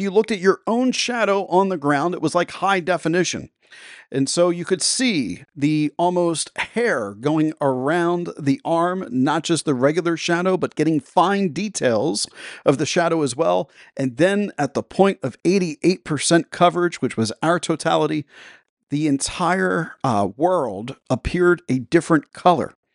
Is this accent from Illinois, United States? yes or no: no; Delaware, United States; which was about 88% coverage here in my home state of Delaware.